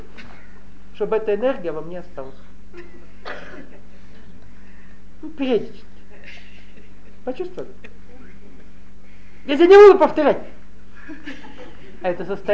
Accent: Nalchik, Kabardino-Balkaria, Russia; Извините, люди Кавказа, я вырос в Нальчике.

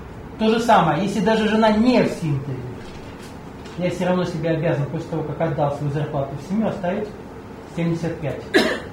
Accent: Russia; Я перевожу это в рубли, так как я россиянин.

